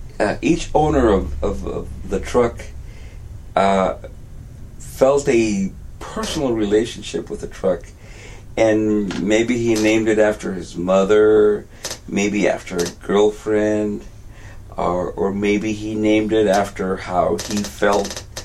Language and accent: English; Mexico; English is a second language; And us too, because we were, you know, we were Mexicanos and we spoke no English. Actually, I was the only one that spoke a little English in those days, because I was going to school.